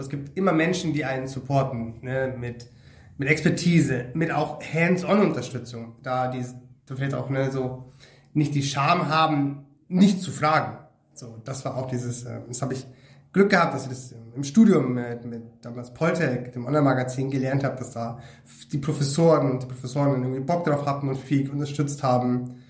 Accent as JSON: {"language": "German", "region": "Bavaria", "country": "Germany", "tie": "born or raised there", "also_born_or_lived": "Nuremberg", "lives_now": "Leipzig, Germany", "said": "ich bin in der Oberpfalz aufgewachsen, tiefstes Bayern. Und bin dann über Franken, also über die Frankenmetropole Nürnberg, wo ich meinen Bachelor gemacht habe, in schöne Leipzig gekommen. Auch wenn ich in Halle dann studiere, aber ich will nicht mehr weg."}